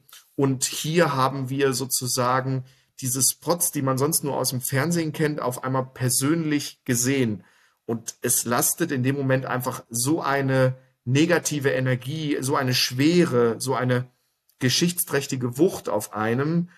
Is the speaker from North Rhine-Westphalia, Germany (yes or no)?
yes; Dortmund, North Rhine-Westphalia, Germany; born there; now in Augsburg, Germany; Gebürtig bin ich aus Dortmund, aber als ehemaliger Offizier der Bundeswehr wurde ich durch die ganze Republik geschickt und bin im wunderschönen Bayern hängen geblieben und lebe hier mit meiner Familie und meinen zwei Kindern in Augsburg.